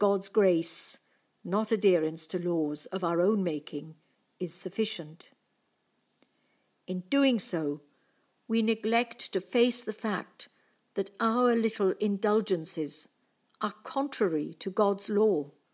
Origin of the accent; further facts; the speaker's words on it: Wales, United Kingdom; now in London, United Kingdom; Being Welsh in London